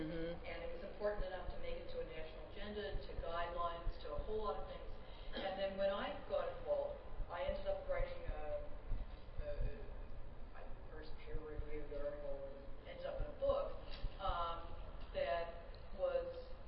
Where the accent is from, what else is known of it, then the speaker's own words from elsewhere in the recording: Canada; I'm from the Canadian side of the border